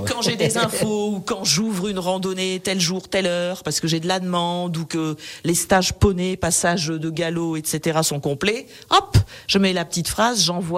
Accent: Nice, Provence-Alpes-Côte d'Azur, France; je suis niçoise, donc moi, les sports de montagne, je ne connaissais pas.

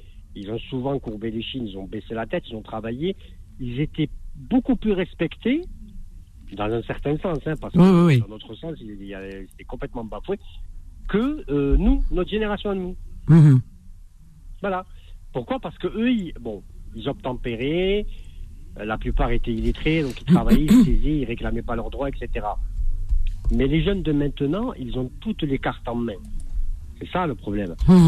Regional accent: Occitanie, France; je suis occitan, ça se voit pas trop, mais je suis occitan.

